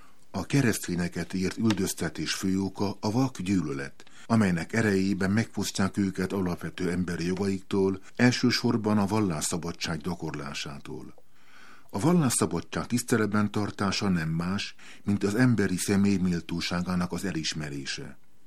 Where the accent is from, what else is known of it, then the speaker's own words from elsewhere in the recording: Hungary; egyszerűen csak azért, mert magyar vagyok, és mert a Pál utcai fiúk is magyarok.